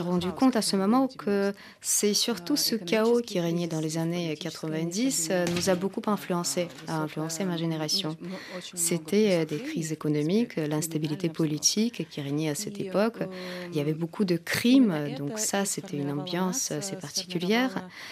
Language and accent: French; Moscow, Russia; quand j'étais petite, j'ai grandi à Moscou. Mon enfance, je l'ai passée à Moscou.